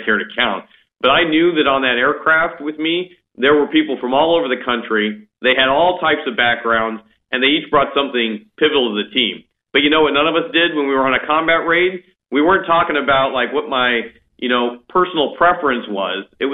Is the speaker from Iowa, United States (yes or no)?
yes; Iowa, United States; you and I are from flyover country, but it was in flyover country in my home state of Iowa that we trained the first African-American soldiers as officers.